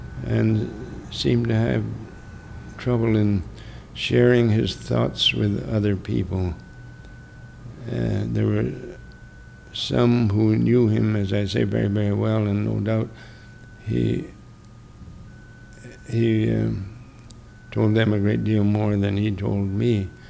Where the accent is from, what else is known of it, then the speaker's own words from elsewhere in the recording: Edinburgh, Scotland, United Kingdom; born there; Because I really wasn't. I was born in Edinburgh.